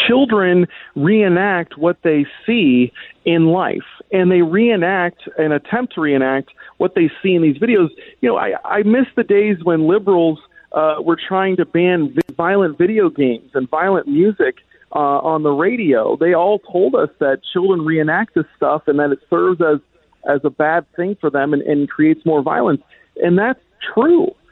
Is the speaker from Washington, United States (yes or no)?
no; Virginia, United States; Utah, Arkansas, Louisiana, and my home state of Virginia